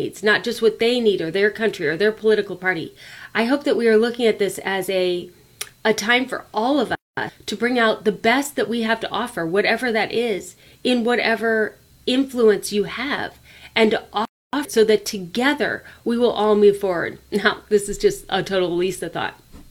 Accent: United States; as an American watching a German parliament meeting

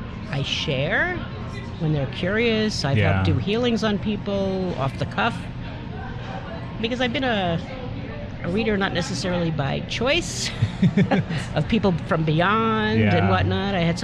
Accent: New York, United States; now in Utah, United States; I'm from New York, which has its own. I'm also Jewish.

